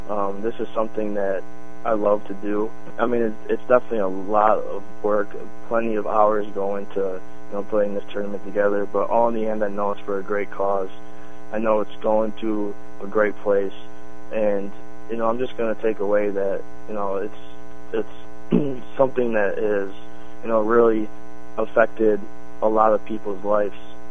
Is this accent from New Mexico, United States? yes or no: no; Syracuse, New York, United States; You know, I chose the Upstate Cancer Center in Syracuse just because, you know, it's my hometown. I've lived here my entire life.